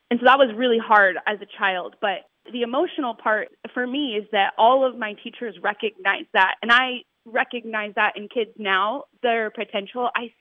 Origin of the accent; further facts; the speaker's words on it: Grants Pass, Oregon, United States; I'm from Grants Pass, Oregon. My school system helped me become who I am.